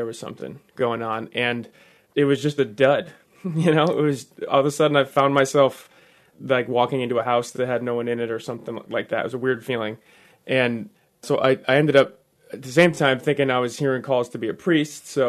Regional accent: Ann Arbor, Michigan, United States; ended up choosing to go to Michigan, where I'm from the Ann Arbor area.

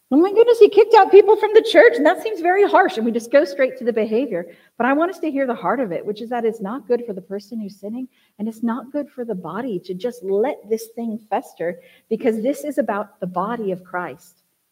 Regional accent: California, United States; So I'm from Southern California.

